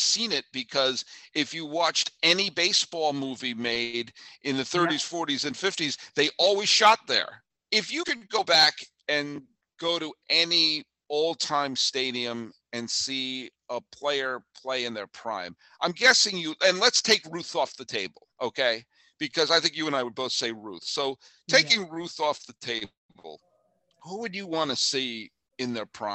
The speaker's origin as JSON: {"language": "English", "region": "New England", "country": "United States", "tie": "born or raised there", "said": "Growing up in New England, I want to watch Ted Williams."}